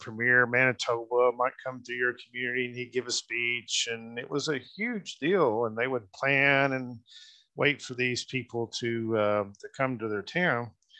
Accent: Muskogee, Oklahoma, United States; including my hometown here in Muskogee. We actually have an original tourist camp building still here in Muskogee.

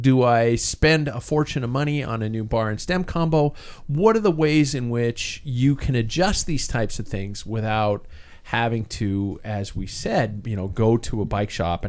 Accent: United States; I say Vingegaard because I'm American and I'm stupid.

